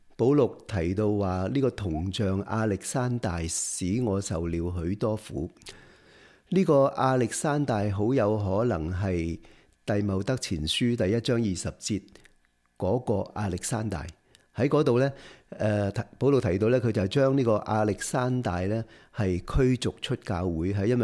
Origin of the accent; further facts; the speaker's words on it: Canada; 又另外大家都知道，我们加拿大人都知道